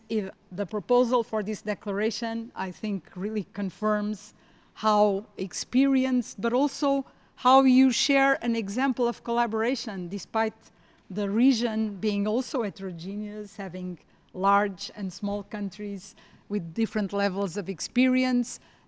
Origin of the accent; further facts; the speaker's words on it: Portugal; because I'm from Portugal, all Latin American countries are extremely close to my heart.